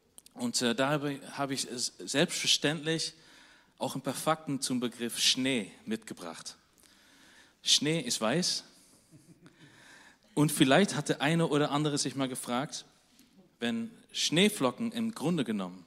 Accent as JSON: {"language": "German", "country": "Netherlands", "said": "Oder wo ich herkomme, in Holland, da passiert es so richtig selten."}